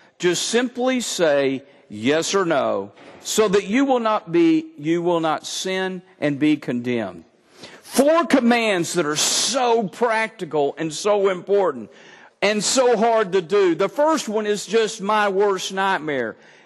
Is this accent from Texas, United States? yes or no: yes; Texas, United States; born there; And I was reminded of my brothers, because I'm born Texan.